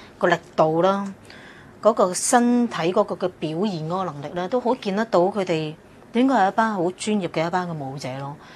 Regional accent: Hong Kong; 我作为香港人，我觉得是我们的福分

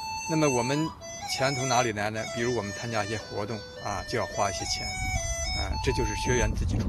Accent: Israel; 我来自以色列，我在以色列生活工作。

